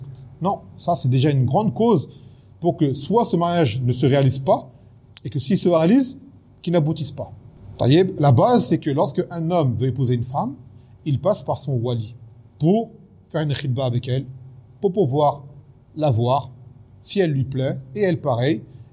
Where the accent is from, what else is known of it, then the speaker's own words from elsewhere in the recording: France; parce que nous, on est français, vous le savez